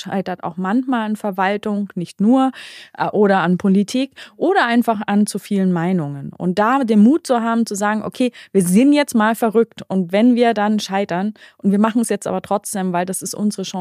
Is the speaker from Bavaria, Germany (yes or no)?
yes; Ansbach, Bavaria, Germany; Aber ich komme ja ursprünglich aus Mittelfranken, man hört es vielleicht ein bisschen meiner weichen Sprache noch. Ich komme aus einer Kleinstadt Ansbach